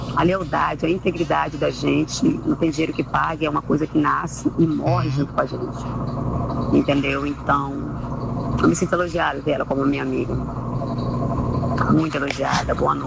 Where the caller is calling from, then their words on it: Porto Velho, Rondônia, Brazil; eu sou de Porto Velho, Rondônia.